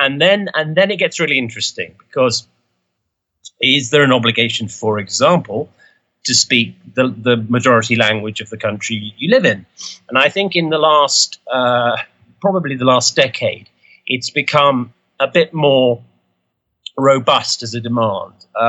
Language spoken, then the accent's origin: English; London, United Kingdom; I'm a Londoner. I've pretty much always been a Londoner. And as my surname suggests, my father's a Maltese, but the name is originally Italian. So, I'm of immigrant stock